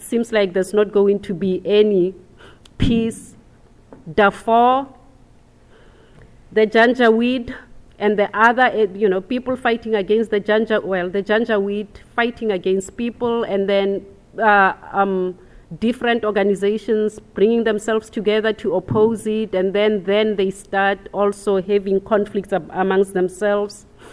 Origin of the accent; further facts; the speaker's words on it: South Africa; it was really very nice because I'm from South Africa and I have connections.